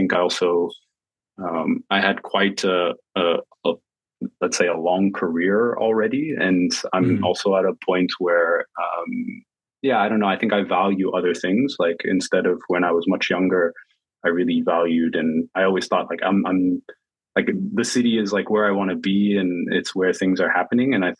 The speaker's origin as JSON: {"language": "English", "region": "Virginia", "country": "United States", "tie": "born or raised there", "moved": "as an adult", "said": "I never had problems with allergies when I was living on the East Coast. And, you know, I grew up in Virginia then I lived in like the DMV"}